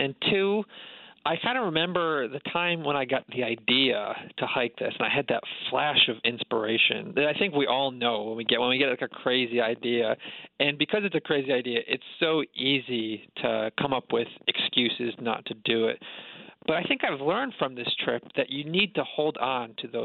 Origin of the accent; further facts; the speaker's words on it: New York, United States; I'm a suburbanite from New York. That's where I grew up, and I'd never even, you know, touched a cow.